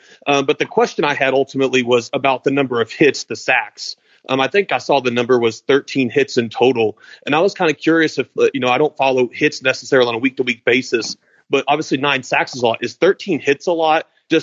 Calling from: Louisville, Kentucky, United States; I'm calling from Louisville.

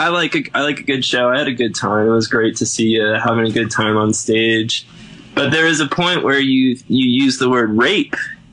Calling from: Gainesville, Florida, United States; I'm calling from Gainesville, Florida.

